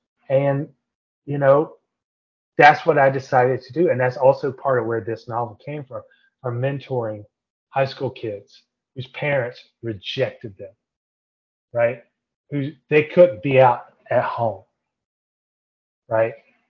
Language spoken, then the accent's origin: English; North Carolina, United States; I'm from North Carolina. I graduated from a very strict, hateful, all-white Christian school.